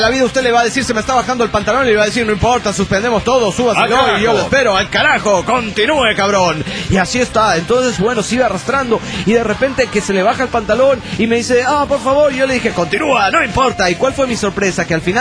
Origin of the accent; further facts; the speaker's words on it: Lima, Peru; de Lima, Perú.